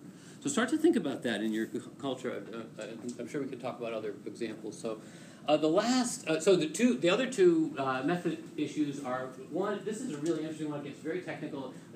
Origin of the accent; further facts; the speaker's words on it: United States; because I'm an American, I grew up here, I feel very much like an American.